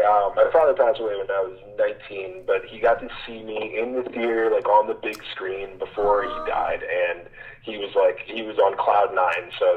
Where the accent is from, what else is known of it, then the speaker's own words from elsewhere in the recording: New York City, New York, United States; I'm originally from Queens. I grew up in New York City.